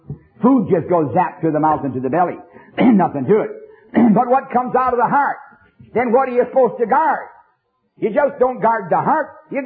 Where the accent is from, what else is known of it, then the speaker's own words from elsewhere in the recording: Canada; born there; Listen, I'm a Canadian by birth.